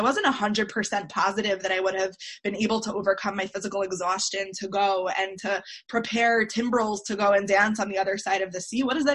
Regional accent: Great Neck, New York, United States; So I grew up in Great Neck, which is a Persian community, which is why whenever anyone hears that I'm from Great Neck, they ask me if I'm Persian. I'm not.

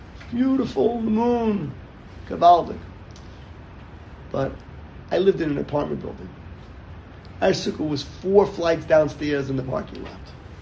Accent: Riverdale, New York, United States; I grew up in Riverdale.

